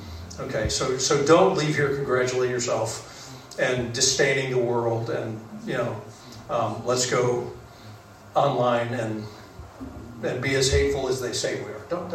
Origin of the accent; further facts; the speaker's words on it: United States; People are always wondering what I think about the election because I'm an American.